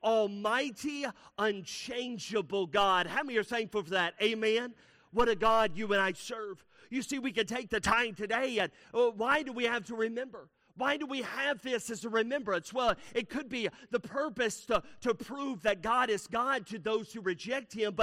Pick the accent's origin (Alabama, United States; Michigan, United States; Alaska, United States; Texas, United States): Alabama, United States; also born or lived in North Carolina / Tennessee; I grew up in Alabama, North Carolina, Tennessee.